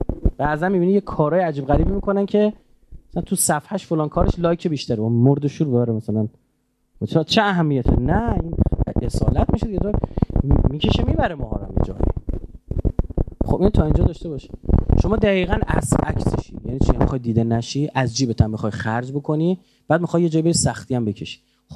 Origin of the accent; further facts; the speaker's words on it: Iran; آقا ما ایرانیم